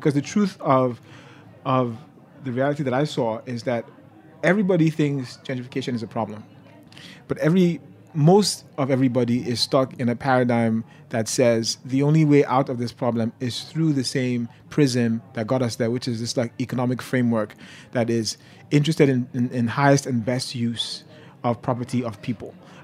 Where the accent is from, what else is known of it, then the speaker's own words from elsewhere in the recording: Nigeria; I'm a Nigerian. I'm an immigrant